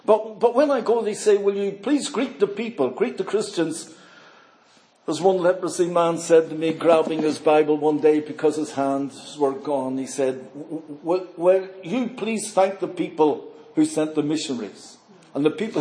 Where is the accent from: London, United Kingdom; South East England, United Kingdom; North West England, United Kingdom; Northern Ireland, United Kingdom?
Northern Ireland, United Kingdom; Belfast; now in Brazil; I'm from Belfast, Northern Ireland.